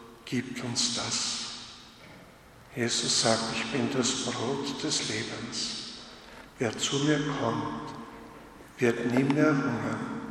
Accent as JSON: {"language": "German", "town": "Wolfau", "region": "Burgenland", "country": "Austria", "tie": "born or raised there", "said": "Und da kam ich in meine Heimatgemeinde als Pfarrer ein Jahr, um dort, also meine Wurzelgemeinde, mein Vater und meine Mutter. Und da gab ich in Wolfau ein Essen am Beginn des Jahres."}